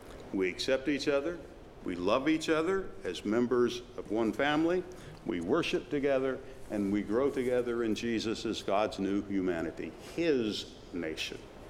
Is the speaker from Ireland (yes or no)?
yes; Ireland; I think I'm Irish. I'm not quite sure, but I think I am. Being a Christian doesn't mean that I would need to cease being Irish.